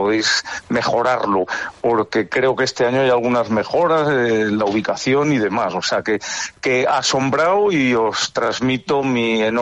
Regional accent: Valladolid, Castile and León, Spain; es en Valladolid, que yo soy vallisoletano y lo llevo muy dentro

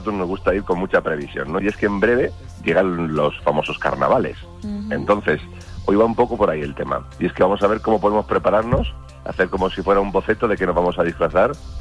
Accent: Cehegín, Region of Murcia, Spain; No, yo soy de Cejín, de un pueblecito.

